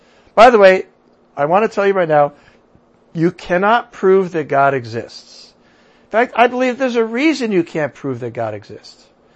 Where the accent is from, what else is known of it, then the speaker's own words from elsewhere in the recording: United States; And I'm an American, so I don't go that far